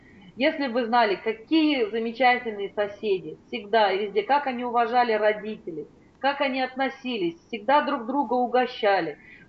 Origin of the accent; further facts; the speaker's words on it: Fergana, Fergana Region, Uzbekistan; мне был годик, и я выросла в Фергане. Это Узбекистан, это Ферганская долина. Замечательная солнечная красота, горы, вообще климат теплый.